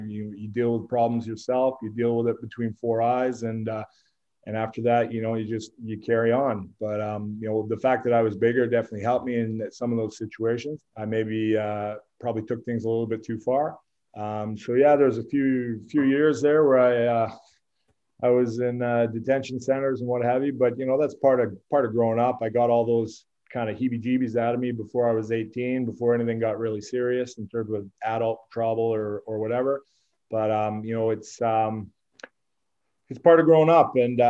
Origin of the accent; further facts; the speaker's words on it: Squamish, British Columbia, Canada; also born or lived in Winnipeg; I was only in Winnipeg for a couple of weeks after I was born and my parents moved out west. Growing up in Squamish back in the 80s, it was very different to what it is now.